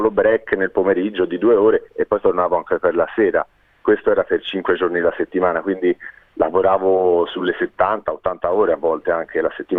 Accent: Florence, Tuscany, Italy; accent: Florentine; Io vengo da Firenze, come potrete sentire facilmente dal mio accento.

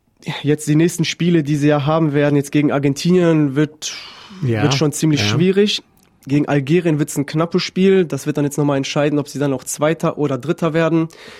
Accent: Dortmund, North Rhine-Westphalia, Germany; für mich als Dortmunder

